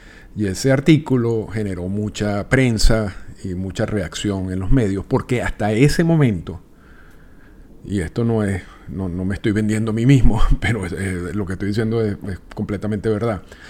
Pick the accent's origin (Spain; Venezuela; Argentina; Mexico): Venezuela; moved away; yo me fui de Venezuela en 1998, y aun cuando mantengo contacto